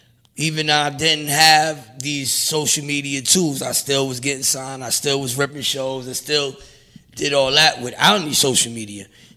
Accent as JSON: {"language": "English", "town": "Brooklyn", "region": "New York", "country": "United States", "said": "I'm from Brownsville, Brownsvillean."}